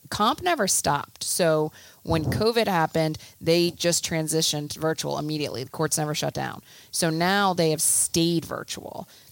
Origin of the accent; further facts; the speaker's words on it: Pennsylvania, United States; So I'm from Bucks County.